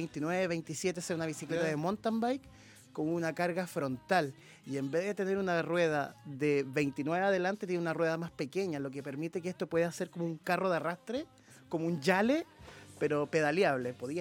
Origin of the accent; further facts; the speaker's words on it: Santiago, Santiago Metropolitan, Chile; now in Viña del Mar, Chile; yo soy de Santiago oriundo, llevo 4 años acá